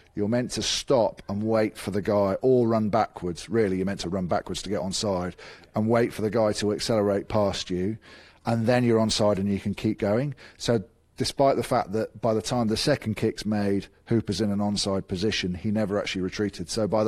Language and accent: English; England, United Kingdom; So again, it's very easy to say I'm English, but absolutely right.